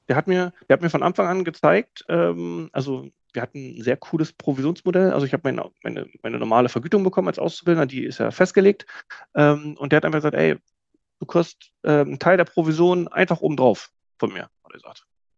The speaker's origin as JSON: {"language": "German", "town": "Schwedt", "region": "Brandenburg", "country": "Germany", "said": "also ich komme aus der Stadt Schwedt heißt die, also die ist sogar relativ bekannt"}